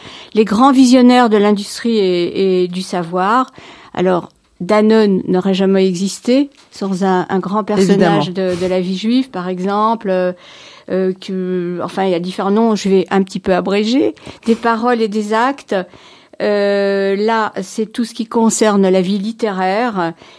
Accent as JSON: {"language": "French", "country": "France", "said": "Comme je suis française, je fais un petit clin d'œil."}